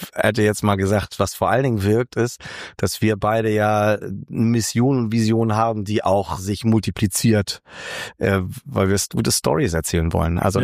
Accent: Hamburg, Germany; Ich bin in Hamburg aufgewachsen

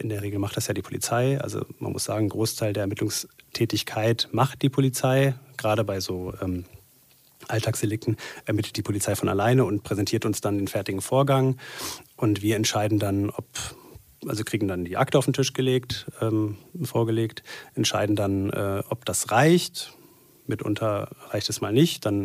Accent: Berlin, Germany; born there; also ich bin ja gebürtiger Berliner und habe meinen ganzen Freundeskreis hier in Berlin. Ich war nur zum Studium und zum Referendariat weg und bin ja auch wieder zurückgekommen, weil ich gerade wieder nach Berlin wollte.

